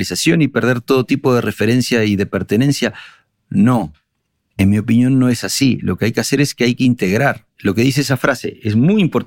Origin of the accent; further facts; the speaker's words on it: Montevideo, Uruguay; accent: Uruguayan; now in Spain; llevo 27 años viviendo en España y todavía tengo acento uruguayo, toco la guitarra como un uruguayo, veo el mundo como un montevideano